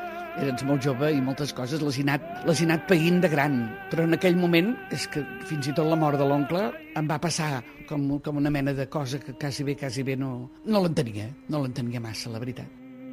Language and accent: Catalan; Barcelona, Catalonia, Spain; born there; tinc 83 anys, el juny en faré 84, he nascut a Barcelona.